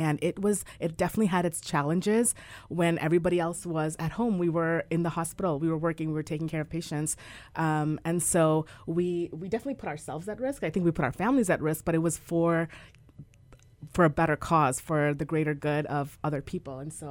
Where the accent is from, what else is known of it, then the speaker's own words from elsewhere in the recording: Chicago, Illinois, United States; I grew up in Chicago, so my family still lives out in Chicago.